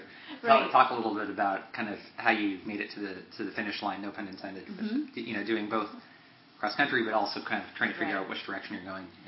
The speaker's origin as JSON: {"language": "English", "town": "Palos Verdes", "region": "California", "country": "United States", "tie": "born or raised there", "said": "I grew up in Palos Verdes. I didn't... I spent time in Pedro, but have really not ever lived there."}